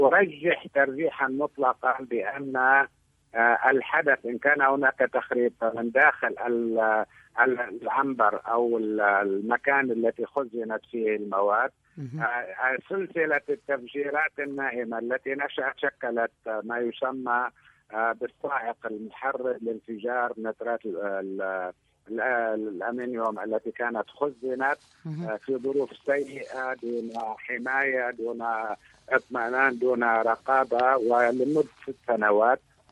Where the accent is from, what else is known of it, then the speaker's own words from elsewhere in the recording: Beirut, Beirut Governorate, Lebanon; نحن أبناء بيروت ونعرفها